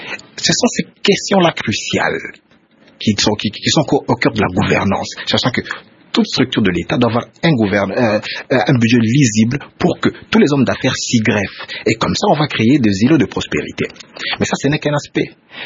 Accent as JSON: {"language": "French", "country": "DR Congo", "said": "Nous savons tous, en tant que Congolais, que la stabilité du cadre macroéconomique n'est pas suffisante à elle toute seule."}